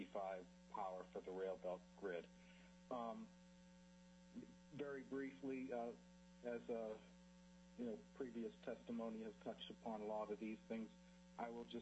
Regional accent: Girdwood, Alaska, United States; I am from Girdwood, Alaska

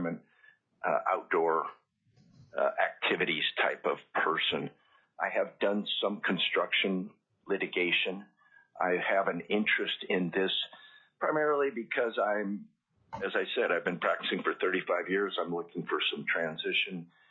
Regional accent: Fairbanks, Alaska, United States; I have lived in Alaska since my parents brought me up in September of 1959. I grew up in Fairbanks, where I graduated from high school

